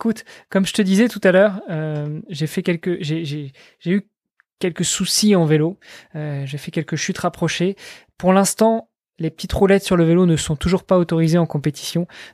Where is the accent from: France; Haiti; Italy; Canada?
France; je suis français et je me suis dit que j'aimerais bien découvrir le paysage français.